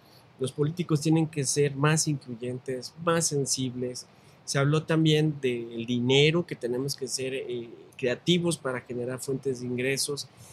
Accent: Mexico; como pueblo mexicano

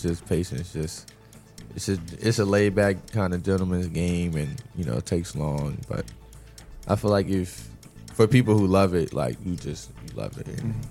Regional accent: Virginia, United States; So I grew up in Virginia, 757 area. So people like Michael Vick, Allen Iverson, big icons.

